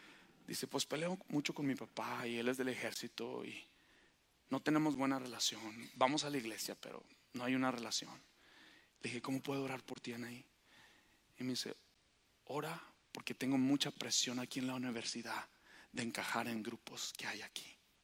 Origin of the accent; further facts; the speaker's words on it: Eagle Pass, Texas, United States; pensé que yo, que era de donde yo soy, de Eagle Pass, la ciudad donde fluye leche y miel.